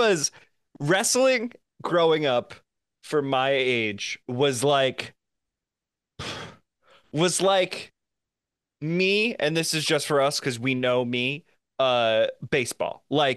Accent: New England, United States; No, but if I wear the wrong hat, I'm from New England.

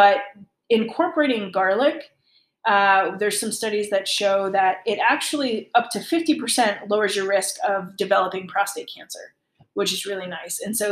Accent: East Coast, United States; I'm from the East Coast, so I'm Italian and Irish.

